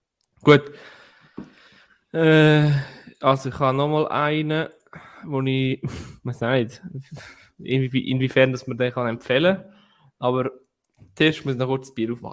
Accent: Brugg, Aargau, Switzerland; Bei uns in Brugge war Jugendfest.

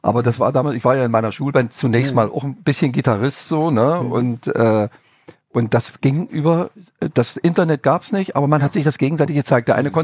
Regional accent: Magdeburg, Saxony-Anhalt, Germany; Mein alter Freund Pitti Piatkowski, mit dem ich ja gemeinsam musikalisch groß geworden bin in Magdeburg damals

